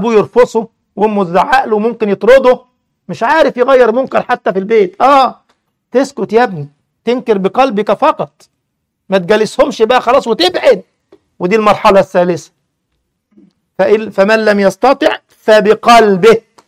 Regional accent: Giza Governorate, Egypt; كان عندي محاضرة في محافظة اسمها طنطا الغربية وأنا من الجيزة

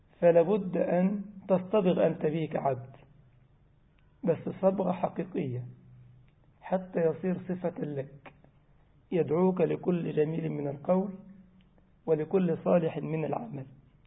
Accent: Egypt; زي ما بيقولوا عندنا في مصر، في الوش مراية وفي القفص اللاية

